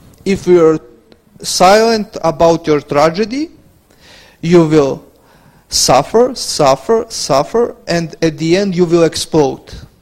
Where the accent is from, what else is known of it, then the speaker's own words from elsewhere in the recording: Serbia; English is a second language; We are from Serbia and we can.